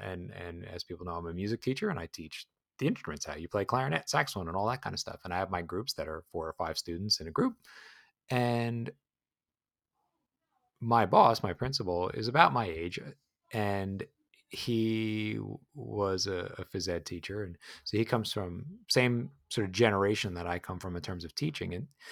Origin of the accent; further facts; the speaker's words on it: East Coast, United States; I'm from the East Coast too.